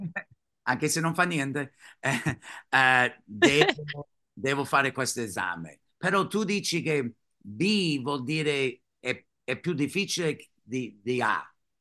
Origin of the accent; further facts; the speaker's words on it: United States; Italian is a second language; Se vado adesso come un americano, non posso stare più di 3 mesi.